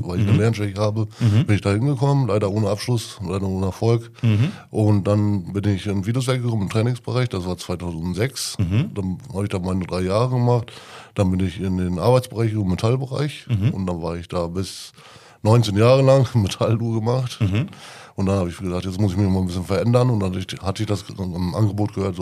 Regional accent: Groß Hesepe, Lower Saxony, Germany; now in Meppen, Germany; Also gebürtig komme ich aus Groß-Hesepe, das ist meine Heimat und es steckt immer noch mein Herz da nach Groß-Hesepe, weil ich da ja geboren bin und da bin ich ja aufgewachsen und jetzt wohne ich schon seit 4 Jahre hier Meppen

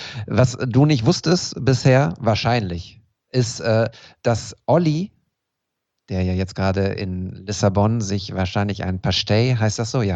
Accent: Münster, North Rhine-Westphalia, Germany; als Münsteraner

